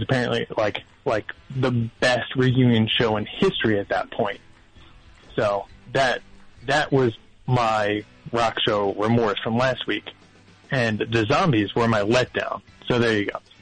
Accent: Pennsylvania, United States; now in Brooklyn, United States; from Brooklyn. How are you?

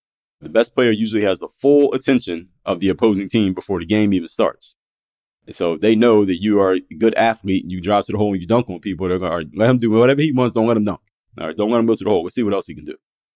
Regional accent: Philadelphia, Pennsylvania, United States; he was studying at Temple University, which is in my hometown, Philadelphia.

